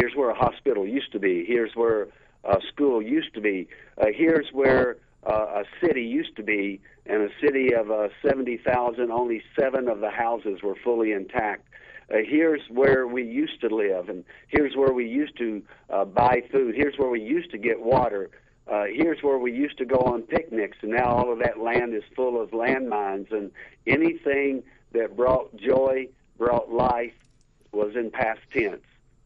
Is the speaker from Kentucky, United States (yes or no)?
yes; Kentucky, United States; I grew up in north central Kentucky. If you were to sort of drop a point between Lexington, Kentucky, Cincinnati, Ohio, and Louisville, Kentucky, I'm somewhere in the middle of all of t